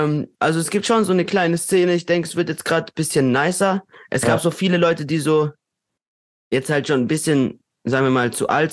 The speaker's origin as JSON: {"language": "German", "town": "Durlach", "region": "Baden-Württemberg", "country": "Germany", "said": "Und ich denke mir so, Bro, ich bin aus Durlach."}